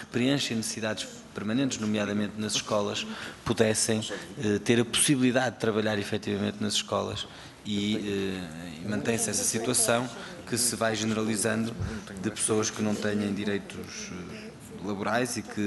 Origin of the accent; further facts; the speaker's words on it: Porto, Portugal; Sabem que sou do Porto, no Porto, em Matosinhos